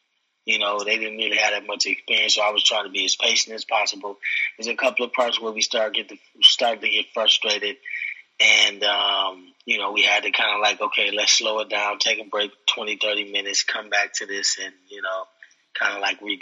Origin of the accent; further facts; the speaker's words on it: Milwaukee, Wisconsin, United States; I come from Milwaukee where film is not, is more exposure to film now.